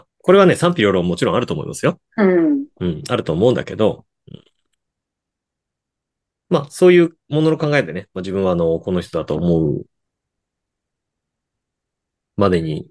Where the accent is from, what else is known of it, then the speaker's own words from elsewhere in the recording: Niigata, Japan; 僕新潟なんですけども